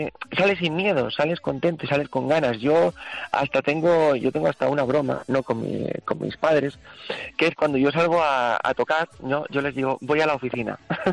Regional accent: Valladolid, Castile and León, Spain; volverme a Valladolid, ¿no?, a mi casa, porque yo soy de Valladolid.

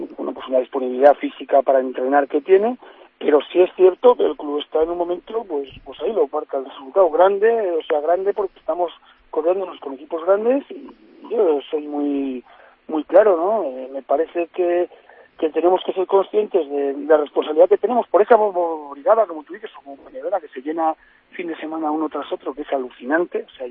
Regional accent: Castile and León, Spain; yo soy de León, de Palencia

